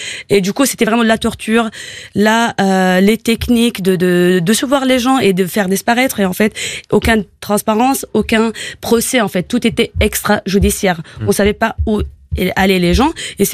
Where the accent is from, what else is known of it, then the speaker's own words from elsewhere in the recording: Syria; moved away; J'ai quitté la Syrie en 2012 avec ma famille à cause de bombardements, des frappes aériennes de la part de Assad